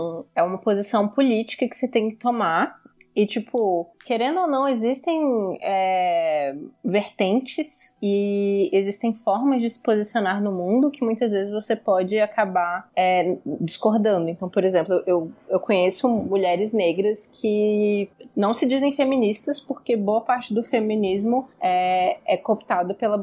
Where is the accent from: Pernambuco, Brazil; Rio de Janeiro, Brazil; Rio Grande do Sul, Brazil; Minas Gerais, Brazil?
Pernambuco, Brazil; Recife; Minha cidade natal.